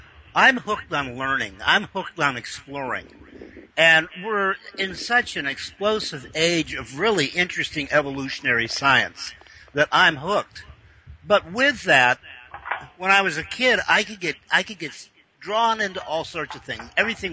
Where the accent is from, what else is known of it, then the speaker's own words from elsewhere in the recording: Ireland; Carl, we're Irish.